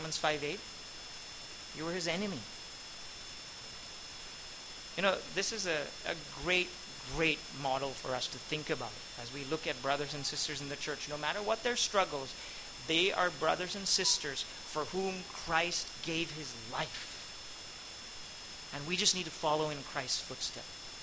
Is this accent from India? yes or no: yes; Pune, Maharashtra, India; And they began to accuse me, you know, because I'm from Pune.